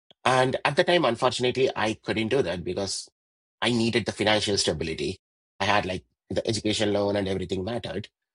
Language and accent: English; Gopchidipali, India; moved away as an adult; now in United States; So I grew up in India in this town called Gopchidipali.